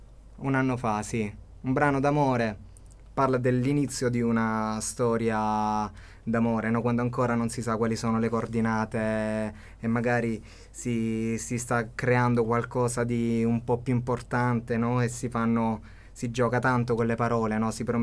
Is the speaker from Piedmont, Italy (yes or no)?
no; Apulia, Italy; della mia terra, perché io sono pugliese